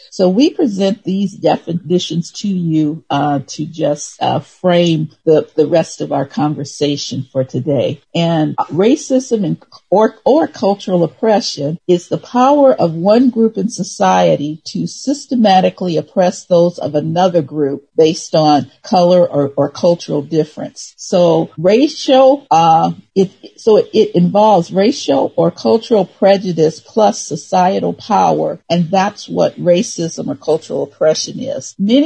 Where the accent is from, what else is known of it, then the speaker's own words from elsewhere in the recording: Detroit, Michigan, United States; also born or lived in Arkansas; I was born in Arkansas, raised in Detroit, and I moved back to Arkansas, then to California